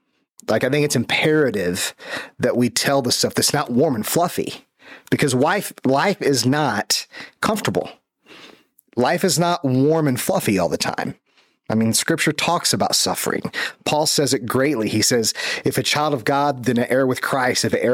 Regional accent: Norfolk, Virginia, United States; born there; So, I was born out on the East Coast in Norfolk, Virginia, big naval base.

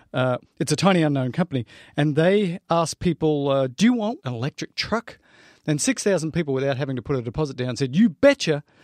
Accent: Australia; I'm Australian, mate.

